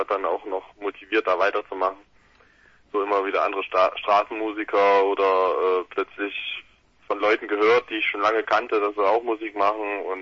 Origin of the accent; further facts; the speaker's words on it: Weimar, Thuringia, Germany; now in Gotha, Germany; ursprünglich komme ich, also geboren und aufgewachsen in Weimar, dort auch meine ersten Gehversuche gehabt und jetzt vor knapp anderthalb Jahren, zwei Jahren nach Gotha umgesiedelt.